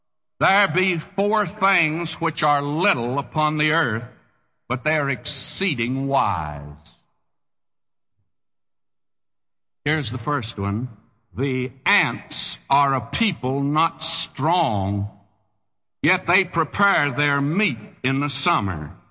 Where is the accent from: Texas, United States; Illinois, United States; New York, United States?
Texas, United States; I'm not saying too much about being a Texan anymore.